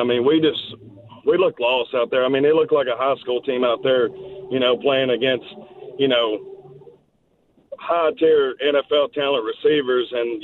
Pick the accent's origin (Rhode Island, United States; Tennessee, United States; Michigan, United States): Tennessee, United States; obviously, I'm from Tennessee